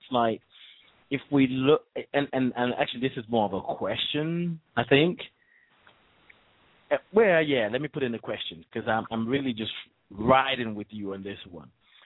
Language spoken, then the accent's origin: English; Nigeria; But just because I grew up in Nigeria, it was there